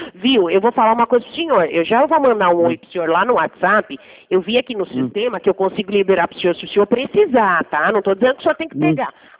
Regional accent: São Paulo, Brazil; eu não sou carioca, seu Sérgio, eu sou paulista.

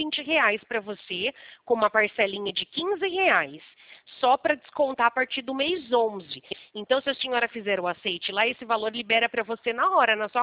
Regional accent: Americana, São Paulo, Brazil; eu sou aqui da cidade de Americana

